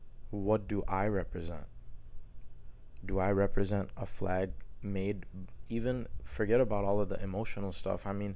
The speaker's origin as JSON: {"language": "English", "country": "United States", "said": "I'm from America, right? So I represent the American flag."}